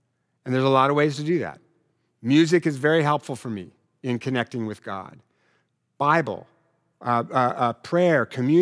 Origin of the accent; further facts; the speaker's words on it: Richland, Washington, United States; Growing up in Eastern Washington, you know, my whole family listened to country music